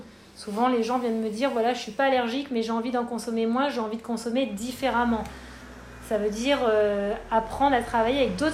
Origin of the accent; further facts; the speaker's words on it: Paris, Île-de-France, France; now in Bordeaux, France; J'ai sauté le pas en venant vivre à Bordeaux, donc je suis parisienne d'origine.